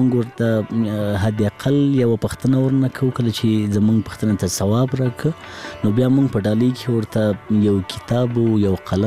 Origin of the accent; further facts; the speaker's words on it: Laghman, Afghanistan; زه په لغمان کې پیدا شوم په لغمان کې رلوي شوم خوانځي مې په لغمان کې لوستې.